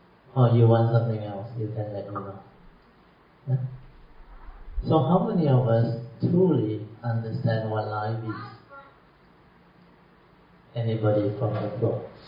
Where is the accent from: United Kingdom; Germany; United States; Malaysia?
Malaysia; Kedah; You know, my hometown, Alaska, Kedah, hardly any mountain on, very flat on.